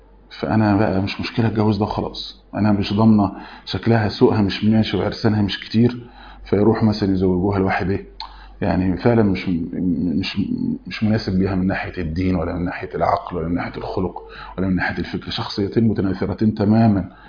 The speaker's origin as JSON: {"language": "Arabic", "country": "Egypt", "said": "انت لسه ما زي ما بيقولوا كده بالبلدي عندنا في مصر، يعني ما ركبتش الطريق."}